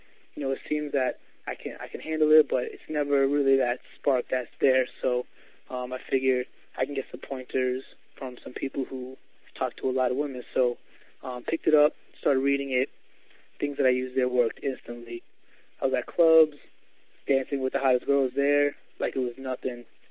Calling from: Maryland, United States; I'm calling from Maryland, United States.

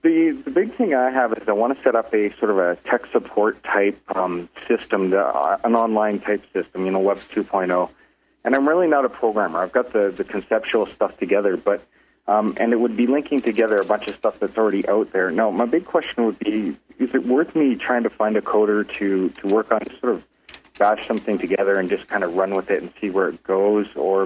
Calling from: Calgary, Alberta, Canada; from Calgary, Alberta, Canada.

